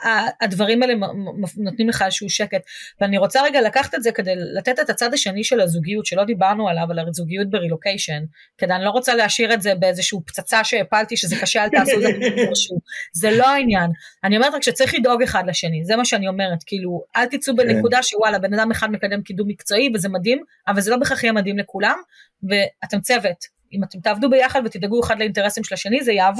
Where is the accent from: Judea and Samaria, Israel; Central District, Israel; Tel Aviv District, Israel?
Tel Aviv District, Israel; Bnei Brak; אני גדלתי במעטפת מדהימה, כן, החיים, לגדול בבני ברק היה מבחינתי, באמת, קוקון, כמה שהיה כיף לגדול שם אז